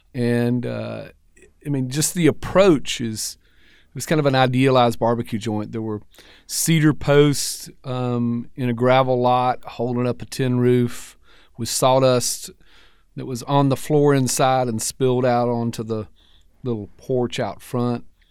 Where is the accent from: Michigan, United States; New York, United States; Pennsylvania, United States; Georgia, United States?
Georgia, United States; Clinton; I grew up in about a 50-person town, about 25 old houses and about 25 new trailers. Clinton, Georgia, near Macon, just barely north of Macon, about 12 miles. And I grew up country, I mean, real country